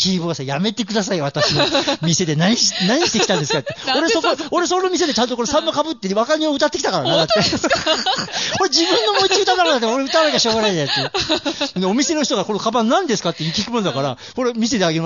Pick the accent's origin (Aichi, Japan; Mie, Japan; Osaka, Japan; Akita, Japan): Mie, Japan; Ise-Shima; 俺もほら三重県の伊勢島の出身なんで